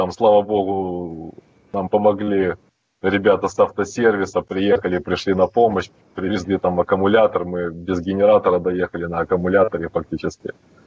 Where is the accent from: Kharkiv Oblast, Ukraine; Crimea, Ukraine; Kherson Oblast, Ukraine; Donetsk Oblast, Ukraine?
Crimea, Ukraine; Feodosia; Да, я из Феодосии, вот. Ну, в основном упор был на Черное море